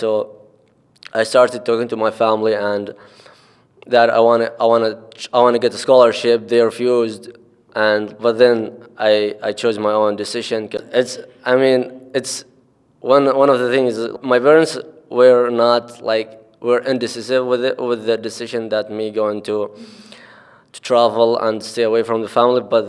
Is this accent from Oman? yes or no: yes; Oman; English is a second language; now in Dubai, United Arab Emirates; I'm from Oman. I'm originally from Oman. I live now in Dubai with my brother.